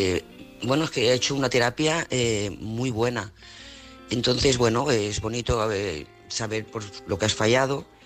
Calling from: Lloret de Mar, Catalonia, Spain; corresponsal de Lloret de Mar.

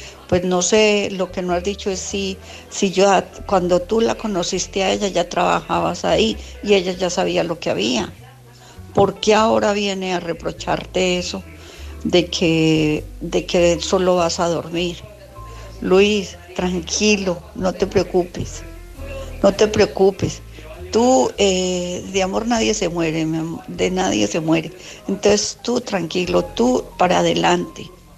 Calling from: Alicante, Valencian Community, Spain; de Alicante.

